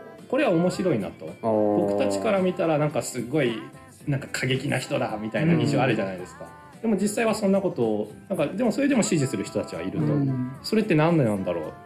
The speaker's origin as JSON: {"language": "Japanese", "region": "Chiba", "country": "Japan", "said": "僕は千葉ですね。"}